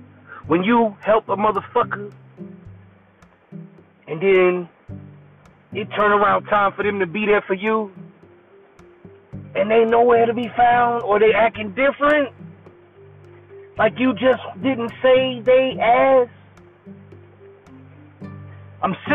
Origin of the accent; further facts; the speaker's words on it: Detroit, Michigan, United States; I'm from Detroit 313, but I was raised in a military family where we traveled.